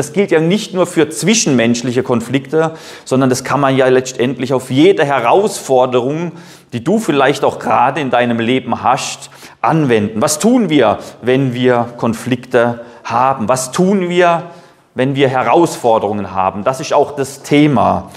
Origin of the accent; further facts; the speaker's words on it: Dierdorf, Rhineland-Palatinate, Germany; aus der evangelischen Gemeinschaft in Dierdorf, wo ich herkomme.